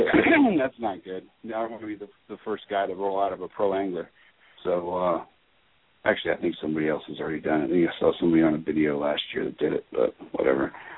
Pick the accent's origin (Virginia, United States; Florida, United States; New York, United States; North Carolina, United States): Florida, United States; Miami; from Miami